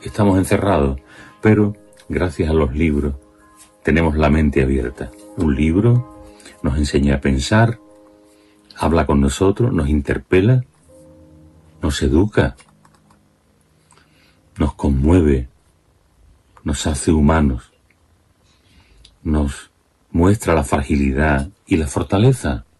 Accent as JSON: {"language": "Spanish", "town": "San Fernando", "region": "Andalusia", "country": "Spain", "said": "a mis poetas de la isla de donde yo soy, a los grandes poetas de San Fernando, de la isla"}